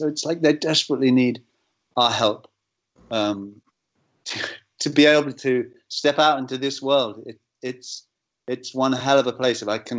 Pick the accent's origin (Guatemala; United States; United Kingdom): United Kingdom; England; And I remember discovering, you know, as an Englishman, that we hadn't been taught it at school.